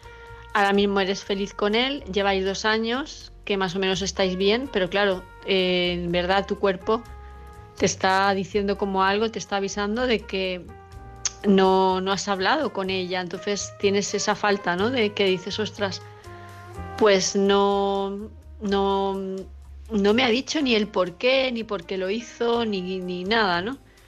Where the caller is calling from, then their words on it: Palma de Mallorca, Balearic Islands, Spain; de Palma de Mallorca.